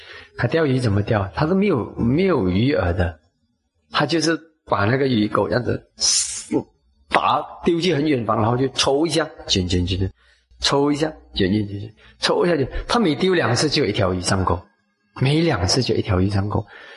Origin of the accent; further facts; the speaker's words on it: China; 我们中国人最厉害的，最了解的那种什么法啦